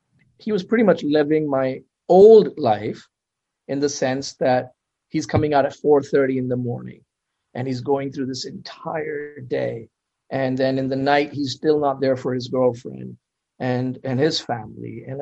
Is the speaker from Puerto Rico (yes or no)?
no; India; now in United States; So I'm an Indian, as you can see.